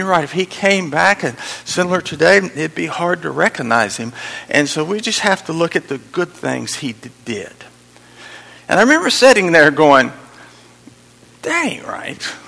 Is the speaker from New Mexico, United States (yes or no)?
yes; New Mexico, United States; born there; I was born in New Mexico, and my grandfather is a half-breed Indian.